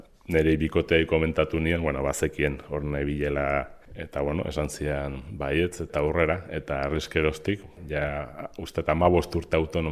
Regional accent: Hernani, Basque Country, Spain; Hernanikoa naiz eta Hernanin bizi naiz.

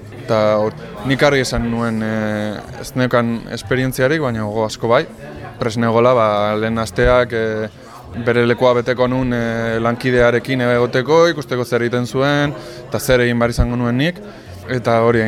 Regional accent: Irun, Basque Country, Spain; irundarra naiz

